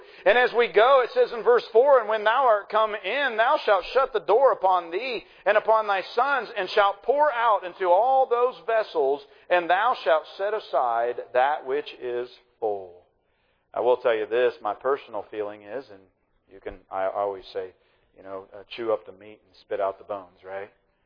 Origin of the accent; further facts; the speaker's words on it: Coshocton, Ohio, United States; had left Coshocton, and I really, to be honest with you, it wasn't necessarily my desire to leave my hometown.